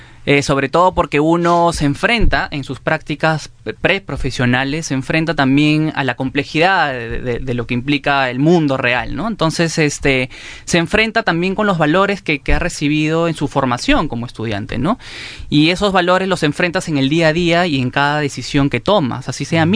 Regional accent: Piura, Peru; Yo soy de Piura.

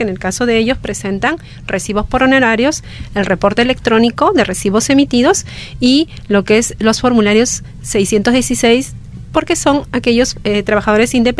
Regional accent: Cusco, Peru; yo soy de Cusco

